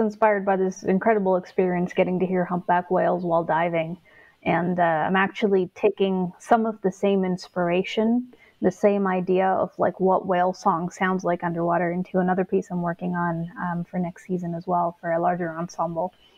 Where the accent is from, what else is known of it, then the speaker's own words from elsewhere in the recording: India; moved away; I'm Indian, all my history is Indian, I lived in India and was brought up in India, but even when I go back to India now, I feel like I'm not quite a part of that culture because I've been gone for so long.